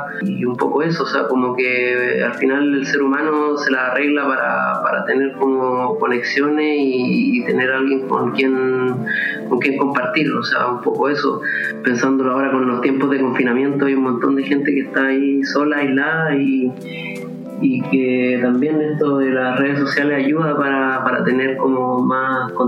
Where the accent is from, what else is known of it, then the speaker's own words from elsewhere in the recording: Chile; now in Paris, France; cuando yo salí de Chile nunca me esperé vivir en París